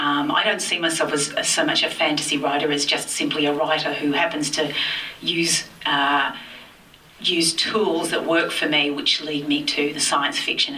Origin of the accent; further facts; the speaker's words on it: Australia; I'm Australian.